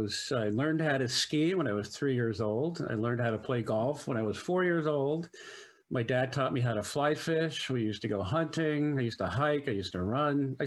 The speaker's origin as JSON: {"language": "English", "town": "Reno", "region": "Nevada", "country": "United States", "tie": "born there", "said": "I was born in Reno, Lake Tahoe, Nevada."}